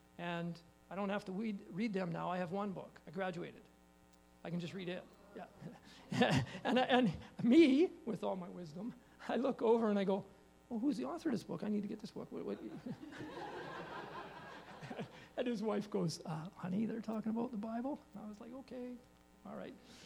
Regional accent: Alberta, Canada; I grew up in Alberta. I didn't come from a Christian home.

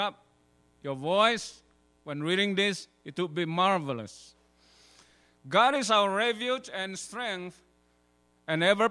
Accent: Indonesia; I come from Indonesia, people say hallelujah.

